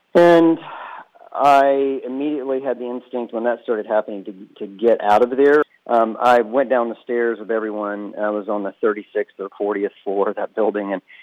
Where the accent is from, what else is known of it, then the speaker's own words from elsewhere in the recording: Shreveport, Louisiana, United States; now in Dallas, United States; I'm originally from Shreveport, and I've lived in Dallas for about 26 years now.